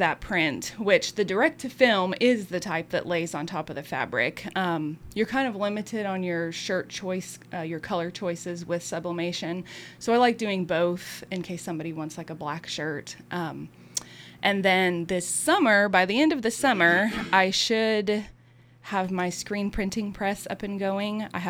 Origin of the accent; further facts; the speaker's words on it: West Plains, Missouri, United States; I grew up in West Plains, yeah. I moved away to go to Springfield for college, but then in 2016, my family moved back here.